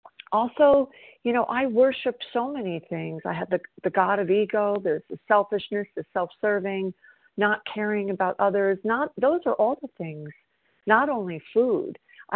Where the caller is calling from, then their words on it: South Carolina, United States; I'm calling from South Carolina.